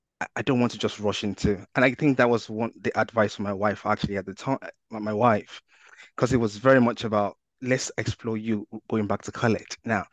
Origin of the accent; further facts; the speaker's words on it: Nigeria; I started to think back to when I was growing up in Nigeria